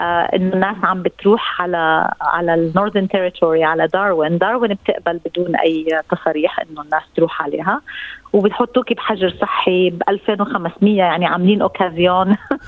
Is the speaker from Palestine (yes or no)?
yes; Palestine; احنا اصلنا من فلسطين، فاحنا بتعودين على الحدود المغلقه